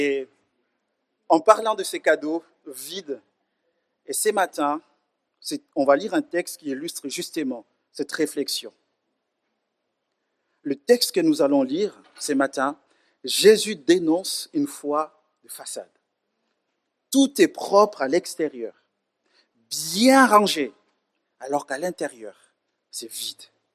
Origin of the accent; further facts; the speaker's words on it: Kinshasa, DR Congo; je viens du Grand Congo, mais pas du vrai Congo. Donc, vous avez compris ou pas? Donc, je suis congolais de Kinshasa